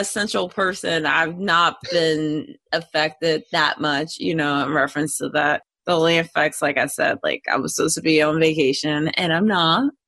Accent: Philadelphia, Pennsylvania, United States; moved away; when I moved down from Philly, I was already in a magnet program.

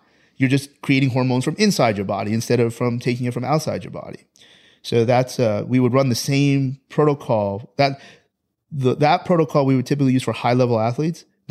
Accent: Toronto, Ontario, Canada; I'm from Toronto. That Toronto is track town USA, not Eugene, Oregon.

